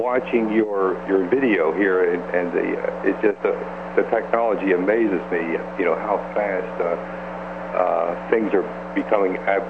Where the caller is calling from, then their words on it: Baltimore, Maryland, United States; I'm calling from Baltimore, Maryland.